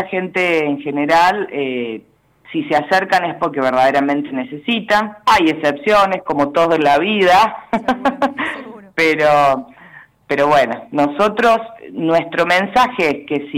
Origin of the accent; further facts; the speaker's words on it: Brinkmann, Córdoba, Argentina; Los que somos hijos de Brinkmann, hemos vivido acá, estudiado acá